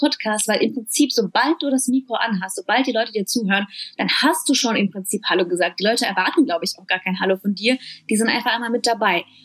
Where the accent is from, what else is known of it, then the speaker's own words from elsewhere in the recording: Russia; ich bin mir nicht so ganz sicher, ich komm aus Russland.